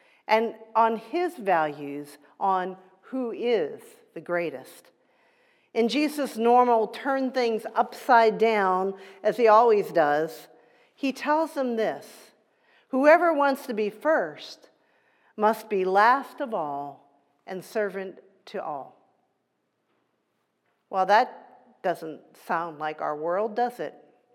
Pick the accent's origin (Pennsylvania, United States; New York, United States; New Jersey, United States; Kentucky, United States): Pennsylvania, United States; Johnstown; Many of you know that I grew up in Johnstown, Pennsylvania.